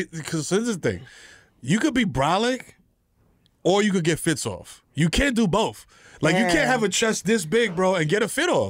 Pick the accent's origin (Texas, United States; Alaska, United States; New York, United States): New York, United States; Bronx; I'm from the Bronx. I am a Dominican man from the Bronx.